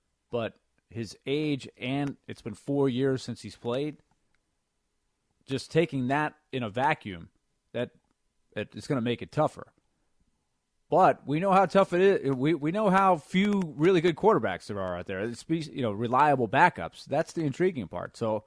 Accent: Orlando, Florida, United States; like I'm from Orlando, right, where my hometown is, you know, 30, 40 minutes from Disney World.

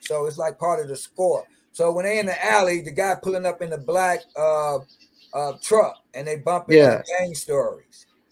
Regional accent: Chicago, Illinois, United States; Chicago, all the One Stops, because that's my hometown

